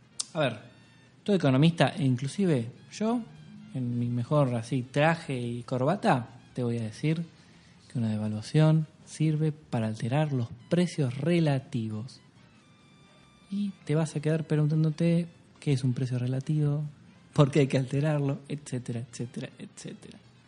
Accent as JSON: {"language": "Spanish", "country": "Argentina", "said": "soy un argentino"}